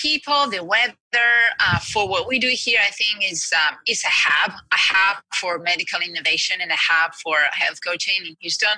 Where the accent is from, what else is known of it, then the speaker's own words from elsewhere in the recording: Spain; I'm from Spain. I grew up in Spain and my family business was sport clubs and sport camps.